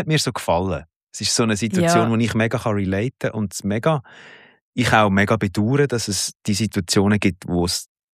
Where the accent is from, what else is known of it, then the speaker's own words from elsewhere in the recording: Aargau, Switzerland; Ich als Aargauer würde es mit E schreiben.